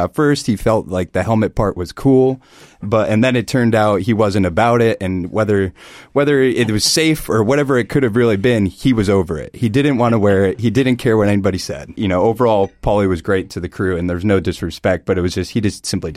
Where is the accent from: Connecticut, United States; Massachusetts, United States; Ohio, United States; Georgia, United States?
Connecticut, United States; Milford; also born or lived in Los Angeles; Yeah, so I grew up in Milford, Connecticut, born and raised.